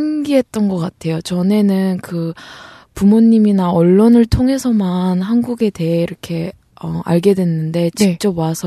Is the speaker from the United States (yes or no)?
yes; United States; now in South Korea; 미국에서 태어나고 거기에 계속 살아왔다가 5살 때 잠깐 한국에 나왔다가 2013년도에 1년 동안 한국에서 공부하게 됐어요.